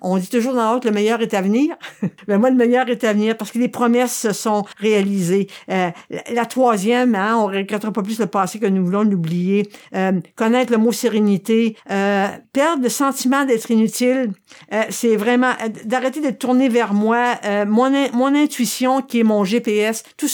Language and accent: French; Quebec, Canada; N'oubliez pas que je viens de Gaspésie, fait que je me suis trouvé un spot sur le bord de l'eau pour marcher.